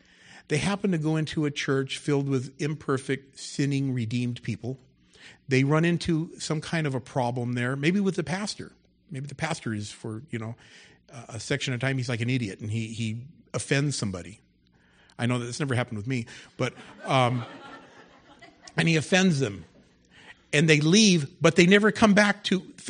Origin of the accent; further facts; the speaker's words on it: Los Angeles, California, United States; Lord, I'm from California. I'm from L.A.